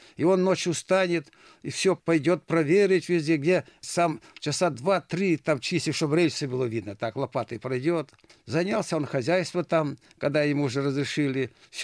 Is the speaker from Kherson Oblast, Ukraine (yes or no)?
no; Horodyshche, Cherkasy Oblast, Ukraine; Родился я на Украине, Киевской области, Жашковском районе, селе Городище.